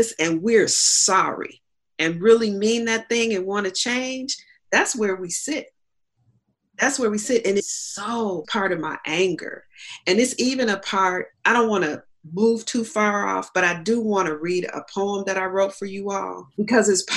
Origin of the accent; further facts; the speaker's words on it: Evanston, Illinois, United States; That's the kind of white folks that I grew up in Evanston.